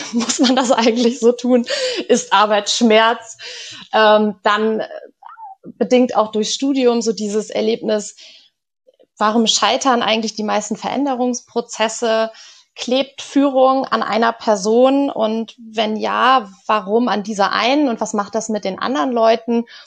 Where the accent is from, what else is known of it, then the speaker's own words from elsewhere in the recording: Harpstedt, Lower Saxony, Germany; now in Bremen, Germany; ich bin ja ein Dorfkind, ne? Ich komme ja ursprünglich aus Harbstedt. Ich glaube, das kennen gar nicht so viele. Und bin dann aber ganz schnell auch nach Bremen rübergesiedelt